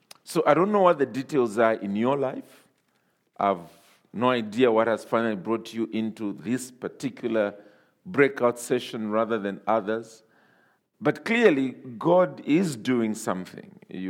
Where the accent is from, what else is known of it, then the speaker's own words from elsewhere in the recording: Zambia; and I am from Zambia.